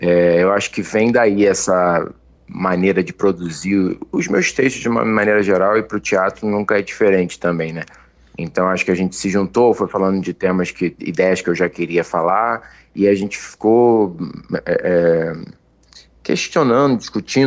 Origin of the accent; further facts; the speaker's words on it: Rio de Janeiro, Brazil; Vila Isabel, que é de onde eu vim, né? Eu sou do Morro dos Macacos, ali da região, então a Vila Isabel fica ali bem próximo.